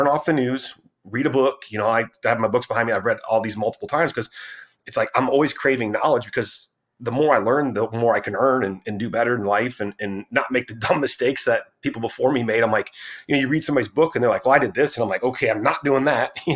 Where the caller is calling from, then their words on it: Fort Worth, Texas, United States; Fort Worth, Texas.